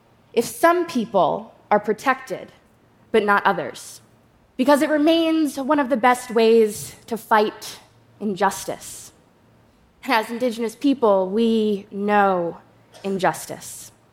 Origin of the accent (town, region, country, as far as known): New York, United States